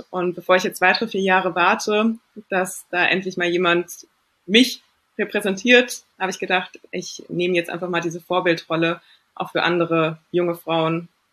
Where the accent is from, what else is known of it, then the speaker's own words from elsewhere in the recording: Frankfurt, Hesse, Germany; now in Rödermark, Germany; ich bin 30 Jahre alt, komme gebürtig aus Frankfurt, lebe jetzt in Rödermark, das ist ein Vorort von Frankfurt.